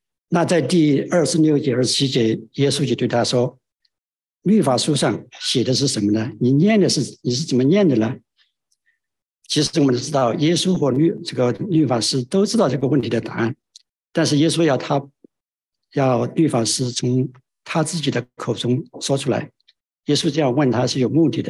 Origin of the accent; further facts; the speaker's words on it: China; 我想我们从大陆来的应该知道它的重要性。